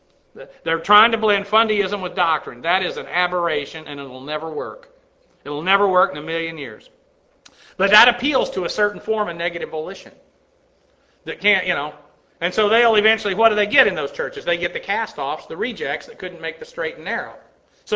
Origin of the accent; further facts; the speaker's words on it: Massachusetts, United States; born there; Believe it or not, I was born in Massachusetts.